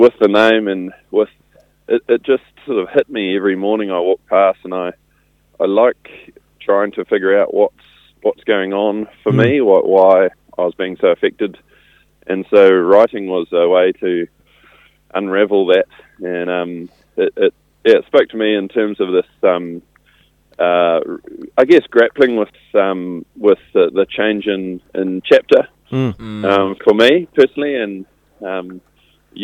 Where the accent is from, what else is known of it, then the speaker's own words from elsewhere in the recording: New Zealand; And as a Kiwi bloke, I always struggle to push it too much